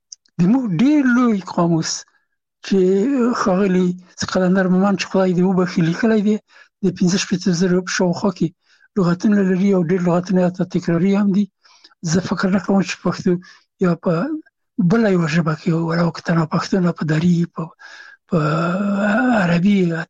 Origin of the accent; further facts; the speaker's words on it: Afghanistan; هغه هغه زه نه پېژندلم چې زه هم افغان یم، ما ته یې نه پېژندو چې افغان یم.